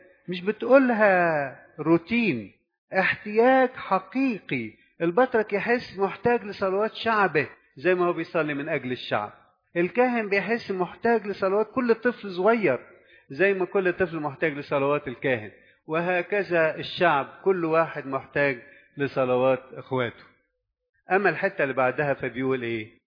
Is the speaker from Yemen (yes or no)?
no; Egypt; زي ما تعودنا كمصريين او كشرقيين